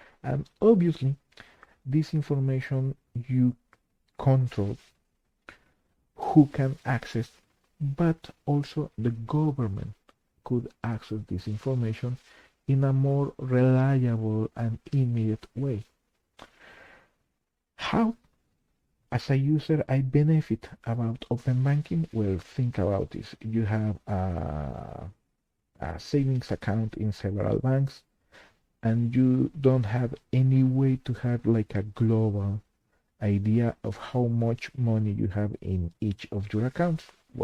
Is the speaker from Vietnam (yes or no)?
no; Mexico; English is a second language; I am from Mexico. So, bienvenidos todos ustedes.